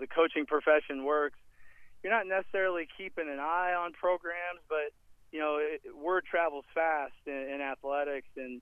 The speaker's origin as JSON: {"language": "English", "region": "Iowa", "country": "United States", "tie": "born or raised there", "said": "You know, I'm from Iowa, my wife is from Iowa, we're born and raised in Southeast Iowa"}